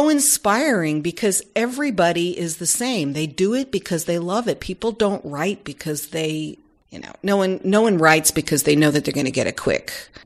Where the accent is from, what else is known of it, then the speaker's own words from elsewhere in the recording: New York, United States; I am from New York and had the funniest father in the world who used to make me laugh so hard I would cry.